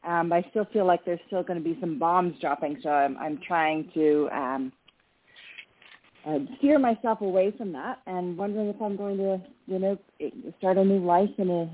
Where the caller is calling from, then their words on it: Seattle, Washington, United States; I'm calling from Seattle.